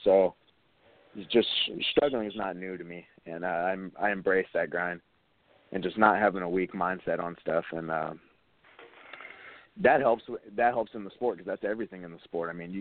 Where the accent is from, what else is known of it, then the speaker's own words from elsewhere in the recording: Stockton, California, United States; I mean, I grew up in Stockton, California. So just, you know, the area, it was always a little rougher mentality.